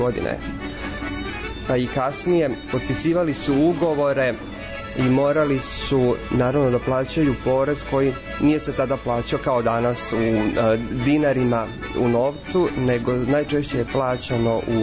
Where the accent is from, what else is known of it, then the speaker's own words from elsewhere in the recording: Bikić Do, Vojvodina, Serbia; Ja ću spomenuti moje mesto, odakle sam ja. Mesto se zove Bikić Do, koje se nalazi na 6. kilometru od Šida.